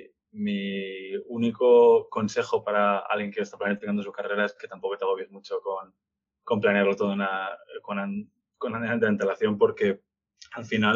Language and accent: Spanish; Spain; first language Spanish; aunque soy español y nací y crecí hablando en español